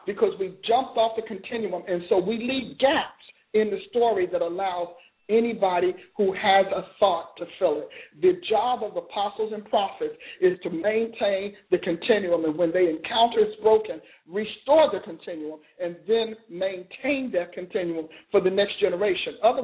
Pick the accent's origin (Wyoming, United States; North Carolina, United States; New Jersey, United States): New Jersey, United States; I was born in Jersey and grew up in New Jersey.